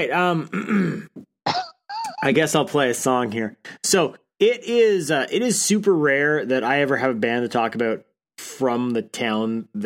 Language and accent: English; Niagara Falls, Ontario, Canada; from my hometown in Niagara Falls playing